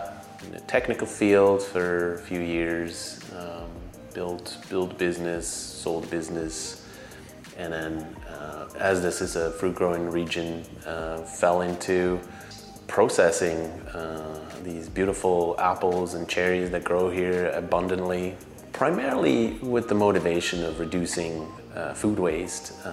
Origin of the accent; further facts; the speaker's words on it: Switzerland; moved away as an adult; now in Canada; Born and raised in Switzerland. Both my parents grew up on farms. I didn't, but close enough.